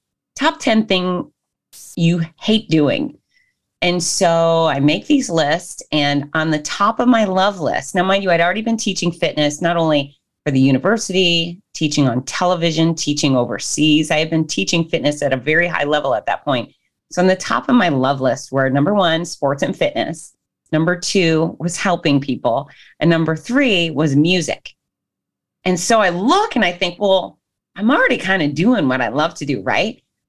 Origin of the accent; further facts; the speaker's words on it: Hollywood, Florida, United States; born there; So, I was born in Hollywood, Florida, the very southern, one of the most southern points of the United States. Hot, sticky, sunny.